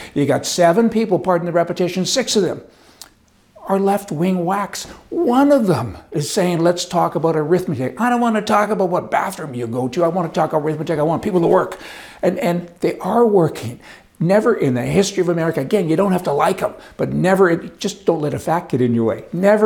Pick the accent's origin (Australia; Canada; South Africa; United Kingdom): Canada; I'm a Canadian, I want to give you my perspective.